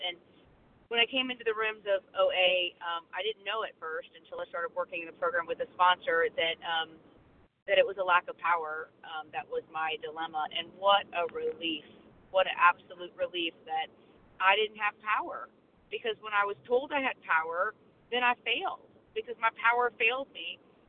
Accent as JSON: {"language": "English", "region": "Tennessee", "country": "United States", "said": "I'm driving. Hopefully the background noise isn't too bad. I'm from Tennessee, recovered"}